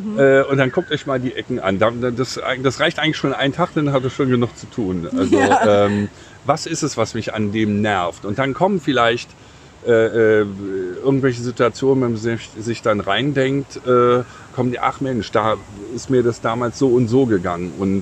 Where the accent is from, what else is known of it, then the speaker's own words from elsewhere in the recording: Berlin, Germany; Ja, ich komme aus Berlin.